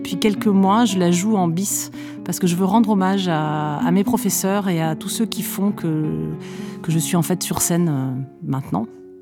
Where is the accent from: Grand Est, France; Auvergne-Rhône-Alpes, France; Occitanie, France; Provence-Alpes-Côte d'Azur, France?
Provence-Alpes-Côte d'Azur, France; Marseille; mon enfance et mes études littéralement de guitare quand j'étais jeune élève à Marseille au conservatoire